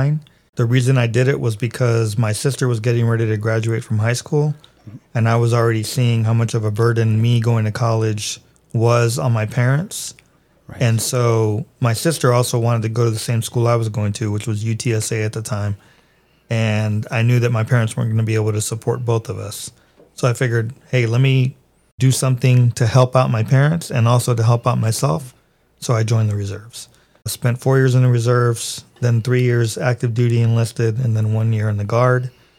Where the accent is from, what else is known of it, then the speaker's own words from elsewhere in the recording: McAllen, Texas, United States; So I'm from Texas. I'm actually from McAllen, Well, really the entire Rio Grande Valley.